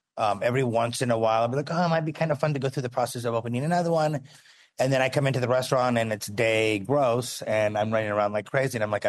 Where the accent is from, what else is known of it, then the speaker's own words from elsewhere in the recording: Venezuela; It reminded me a lot of growing up in Venezuela.